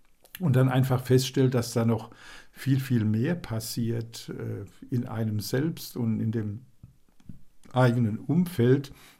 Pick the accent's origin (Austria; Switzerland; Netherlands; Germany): Germany; Alzey, Rhineland-Palatinate; Also das habe ich früher in Alzey schon gemacht, wo ich aufgewachsen bin.